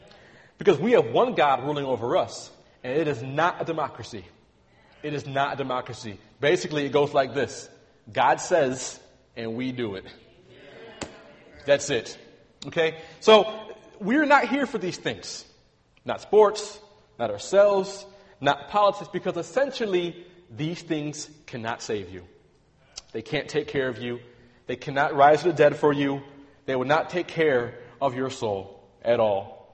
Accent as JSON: {"language": "English", "region": "New York", "country": "United States", "said": "I'm from New York, I know."}